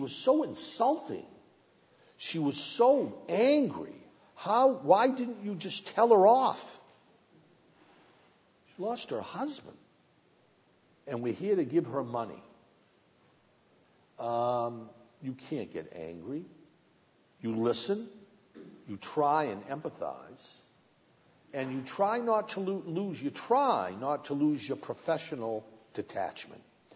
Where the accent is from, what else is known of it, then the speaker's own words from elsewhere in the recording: Massachusetts, United States; I think I grew up in Massachusetts in the late 1950s, the early 1960s, where there was a communitarian ethic fostered by President Kennedy, a son of Massachusetts.